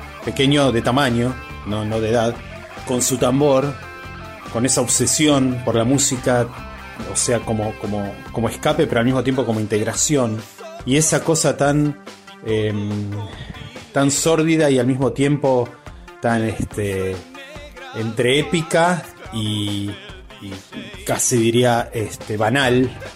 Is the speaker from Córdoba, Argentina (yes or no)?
no; Buenos Aires, Argentina; Somos de Buenos Aires